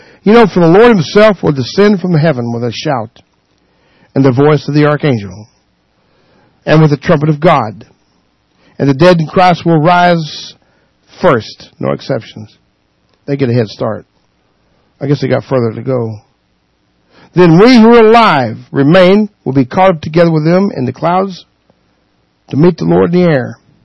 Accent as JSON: {"language": "English", "region": "the South", "country": "United States", "said": "which I'm not an English teacher by no stretch because I'm from the South."}